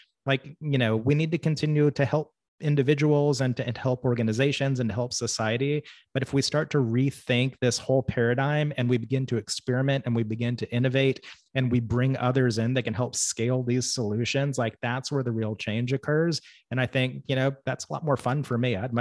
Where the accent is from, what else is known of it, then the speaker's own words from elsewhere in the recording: Arkansas, United States; And I think I'm from Arkansas. I'm a little distrustful myself